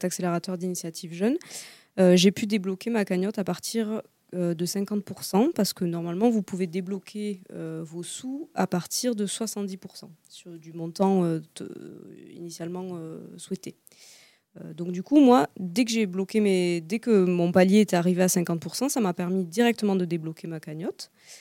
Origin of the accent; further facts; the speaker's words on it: England, United Kingdom; accent: English; French is a second language; Désolée pour mon accent anglais